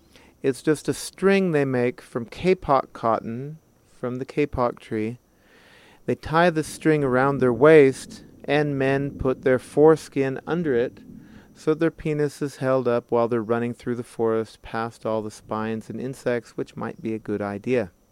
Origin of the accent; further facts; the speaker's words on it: United States; moved away as an adult; now in Ecuador; I'm a biologist from the United States. I've been living here in Ecuador for over 19 years